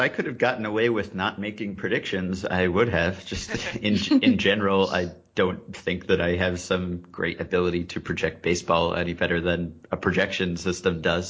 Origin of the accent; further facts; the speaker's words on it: New York, United States; that's probably the best player I've ever seen on a regular basis in person as a New Yorker.